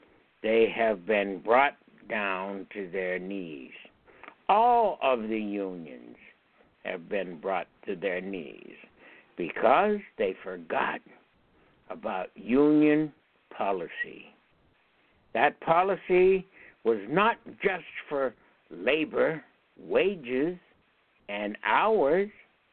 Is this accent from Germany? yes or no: no; Pennsylvania, United States; Now, I came from Western Pennsylvania. I was born there in 1934.